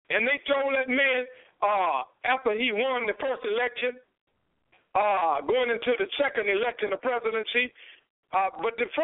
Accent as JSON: {"language": "English", "region": "Southern US", "country": "United States", "tie": "born or raised there", "said": "See, I was taught good when I was raised up in the South, right, okay?"}